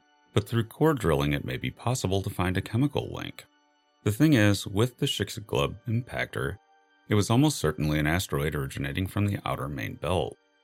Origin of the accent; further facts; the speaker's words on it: Missouri, United States; These are in my home state of Missouri, and I've been to both.